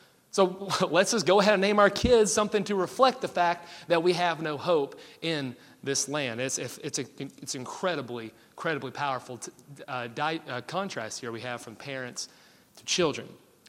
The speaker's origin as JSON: {"language": "English", "region": "Tennessee", "country": "United States", "said": "I definitely butchered those because I'm from Tennessee, not Israel."}